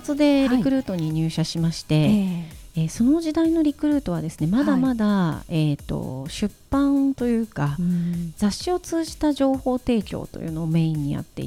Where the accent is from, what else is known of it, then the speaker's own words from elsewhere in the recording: Yokosuka, Kanagawa, Japan; 横須賀市というところで生まれ育ちまして、はい、大学は藤沢市というところだったので、